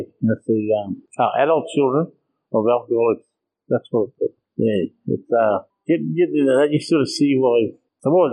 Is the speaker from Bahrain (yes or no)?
no; Mossman, Queensland, Australia; I'm from Mossman.